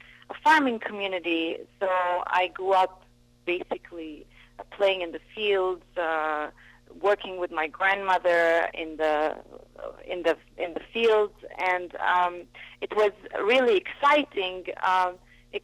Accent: Beit Jala, Bethlehem Governorate, Palestine; also born or lived in Jerusalem; now in United States; Well, I was actually born in Jerusalem, but I grew up in the Bethlehem district in a small town called Beit Jala, which is pretty much Bethlehem

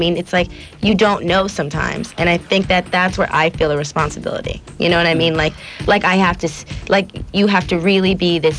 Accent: Miami, Florida, United States; Baby. This is my hometown.

